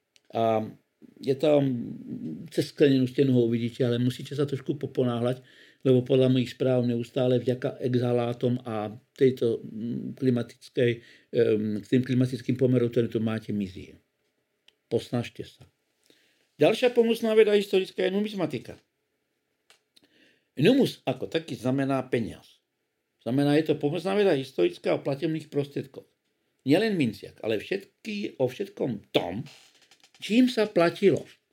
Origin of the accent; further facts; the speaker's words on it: Nitra, Nitra Region, Slovakia; Neviem, či by sme boli schopní my u nás doma v Československu, teda v Čechách, konkrétne vytvoriť tak perfektné podmienky pre takýto nádherný rukopis. No. A u nás v Nitre máme najstaršiu knižku, ktorá tu je.